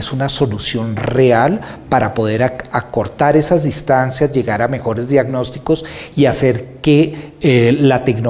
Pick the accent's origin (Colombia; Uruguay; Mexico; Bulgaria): Colombia; Yo no soy escandinavo, soy chipchombiano, soy colombiano